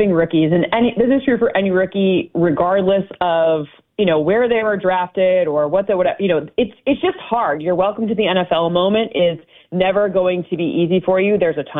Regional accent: Midwest, United States; I'm like a Midwesterner. We don't like to like take up too much space, you know, like we're nice.

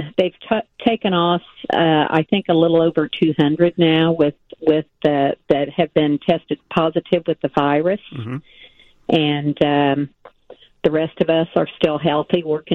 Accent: Indiana, United States; No, we're from Southern Indiana.

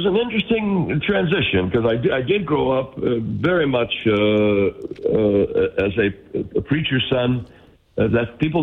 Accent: West Bridgewater, Massachusetts, United States; And, I grew up in Massachusetts, by the way, outside of Brockton, Mass, a little town called West Bridgewater.

